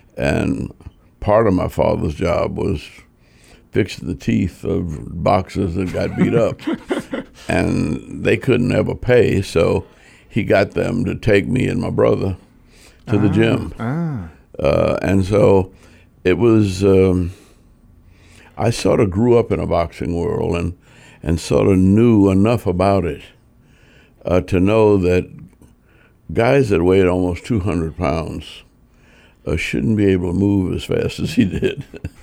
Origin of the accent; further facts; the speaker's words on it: New Orleans, Louisiana, United States; growing up in New Orleans, probably the best thing that happened to me in some ways was that I was born 50 yards from the headquarters of the Nazi Party.